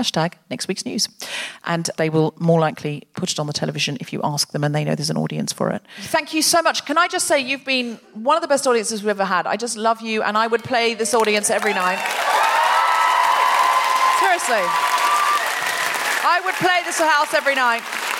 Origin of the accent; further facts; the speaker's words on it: United Kingdom; I just find people want to and then they feel they can't because no one wants to start it because we're British.